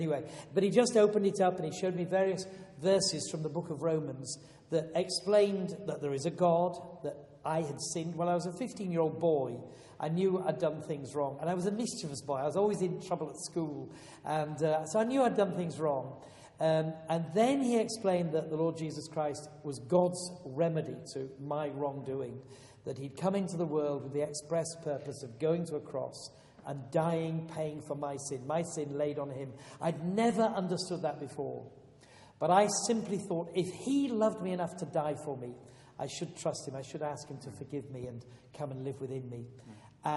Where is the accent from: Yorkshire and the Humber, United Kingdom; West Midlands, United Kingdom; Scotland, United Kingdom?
Yorkshire and the Humber, United Kingdom; I was brought up in Yorkshire. My parents were God-fearing parents who taught me to read the Bible and to pray, and we went to church. But it wasn't a church where they preached the gospel.